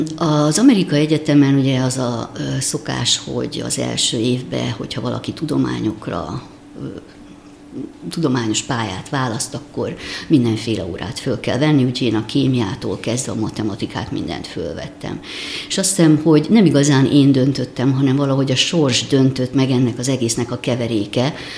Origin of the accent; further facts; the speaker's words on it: Egypt; A szüleim révén kerültünk többször Egyiptomba, úgyhogy összesen 11 évet éltem ott le. Mondhatom azt, hogy ott nevelkedtem, ott cseperedtem. Két húzamban, tehát kiskoromban és tinédzser koromban